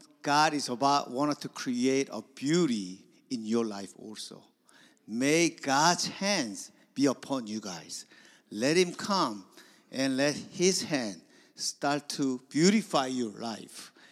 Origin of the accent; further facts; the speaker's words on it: South Korea; English is a second language; now in United States; as I grew up in Korea, in Korean church, and believe it or not, I actually ministered in Korean church for like 30 years or some in Washington, D.C. area and other places.